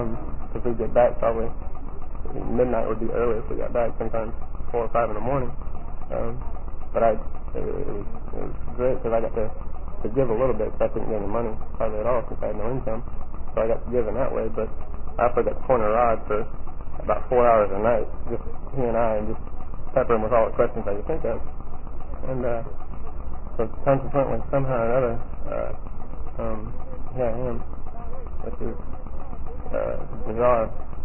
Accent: Houston, Texas, United States; I'm from Houston.

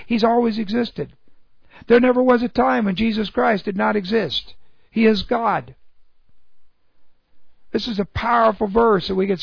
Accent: Hollywood, California, United States; I am from Hollywood, I am from California, I am from the United States.

